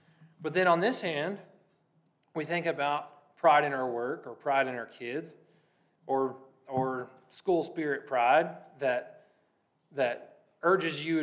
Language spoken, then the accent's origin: English; Lockney, Texas, United States; American pride, Texas pride, and growing up in Lockney, we had Longhorn pride.